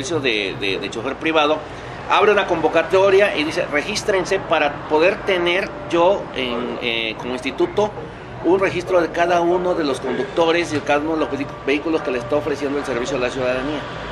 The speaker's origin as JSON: {"language": "Spanish", "region": "Querétaro", "country": "Mexico", "said": "Nosotros somos queretanos, aquí vivimos, aquí están nuestras familias."}